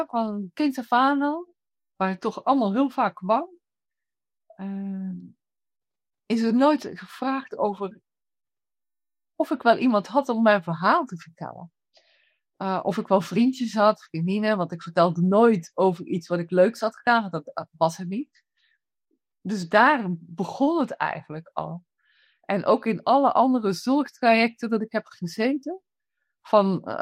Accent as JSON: {"language": "Dutch", "country": "Belgium", "moved": "as an adult", "lives_now": "Netherlands", "said": "ik ben 57 jaar. En zo wat 30 jaar geleden ben ik in Nederland komen wonen. Want ik ben Belg."}